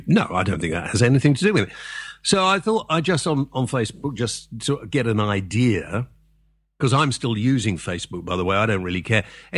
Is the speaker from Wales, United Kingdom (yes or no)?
yes; Wales, United Kingdom; British. I'm proud of being British. I live in Britain. I'm not French. I'm not German. I'm not Swiss. I'm part of the European family of nations. But, you know, I have my own sovereignty. Actually, I'm Welsh, if I want to be.